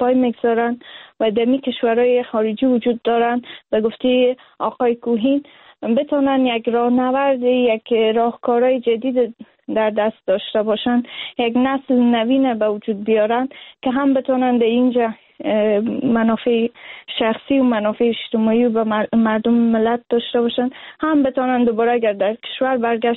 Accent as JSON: {"language": "Persian", "country": "Afghanistan", "tie": "born or raised there", "said": "از لحاظ فرهنگی که در افغانستان ما بزرگ شدیم"}